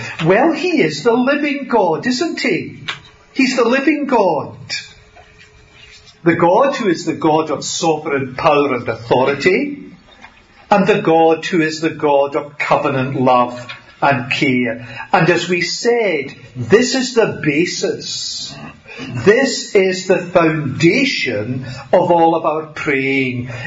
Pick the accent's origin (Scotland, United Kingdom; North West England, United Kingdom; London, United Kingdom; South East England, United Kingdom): Scotland, United Kingdom; But what he didn't know, obviously, is that I'm Scottish. And in Scotland, no one underpays you.